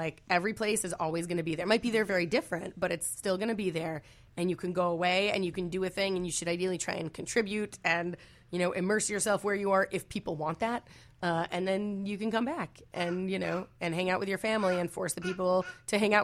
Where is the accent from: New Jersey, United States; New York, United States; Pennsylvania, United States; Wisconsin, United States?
Pennsylvania, United States; Scranton; I was just, you know, growing up in Scranton, Pennsylvania.